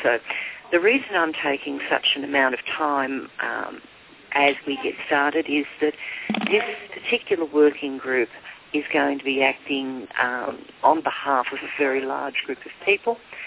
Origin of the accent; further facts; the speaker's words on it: Australia; And so as an Australian, of course, I always find it difficult to speak in English